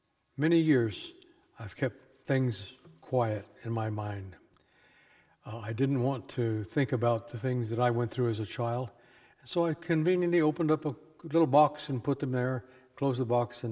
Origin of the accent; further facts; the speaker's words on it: Texas, United States; I was raised in Texas with anger and extreme prejudice.